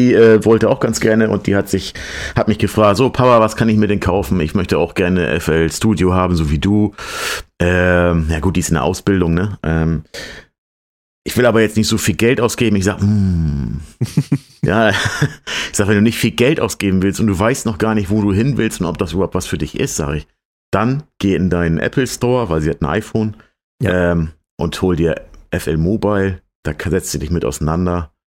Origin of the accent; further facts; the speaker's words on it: Stade, Lower Saxony, Germany; ich komme ja aus der Ecke Stade, Hamburg, 45 Jahre alt inzwischen.